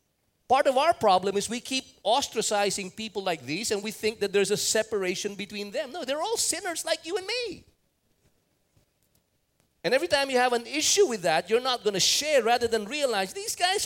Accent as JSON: {"language": "English", "country": "Philippines", "said": "I said, I'm from the Philippines."}